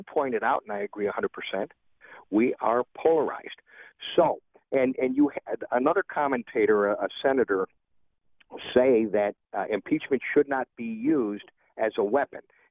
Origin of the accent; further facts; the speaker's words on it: United States; I am an American, and I think that if the Republicans truly feel that they are so solid, there is no harm in calling the witnesses.